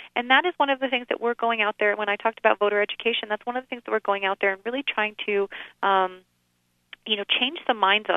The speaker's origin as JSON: {"language": "English", "country": "United States", "said": "makes me a little uncomfortable as an American"}